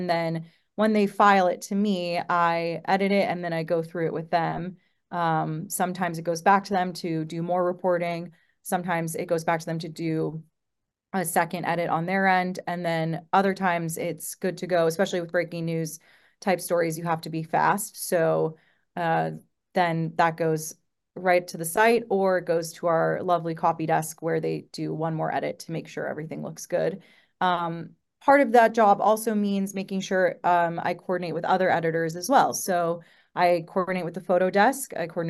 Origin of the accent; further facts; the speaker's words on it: Santa Monica, California, United States; now in Los Angeles, United States; I am. Yeah, I'm born and raised in LA. I grew up in Santa Monica, and now I live in the Valley.